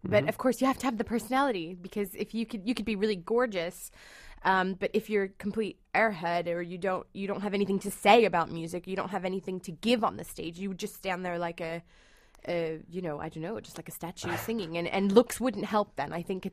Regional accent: Melbourne, Victoria, Australia; born there; I was born in Australia, in Melbourne, Australia.

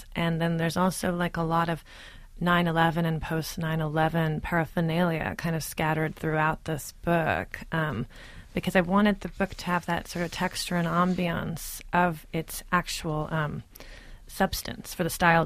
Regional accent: Pasadena, California, United States; That was about 35 minutes from my home. I grew up in Pasadena.

